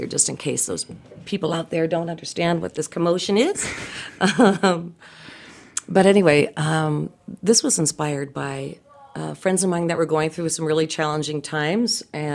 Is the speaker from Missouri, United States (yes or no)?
no; California, United States; I'm from California, so when I can, I get out to the ocean.